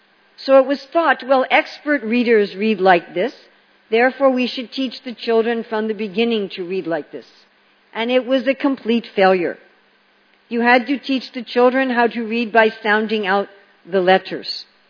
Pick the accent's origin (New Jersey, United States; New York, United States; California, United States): New York, United States; New York City; my natural speech is very fast. I'm from New York City. Everybody there is, everything is fast.